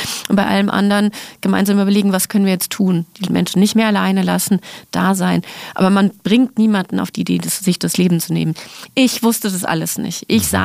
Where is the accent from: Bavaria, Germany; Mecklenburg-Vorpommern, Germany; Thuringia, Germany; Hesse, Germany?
Hesse, Germany; Frankfurt; Ich als Frankfurterin